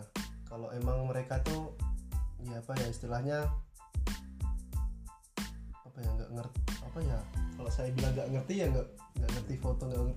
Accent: Gunungkidul, Special Region of Yogyakarta, Indonesia; Jadi kan emang Gunung Kidul itu tanah kelahiran saya sendiri

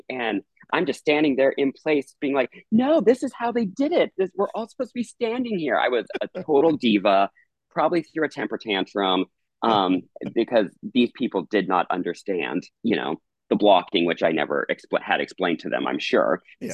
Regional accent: Lincoln, Nebraska, United States; But I grew up in Lincoln, Nebraska, and saw when I was like 4 or 5 years old, saw in our shopping mall like a little skit presentation

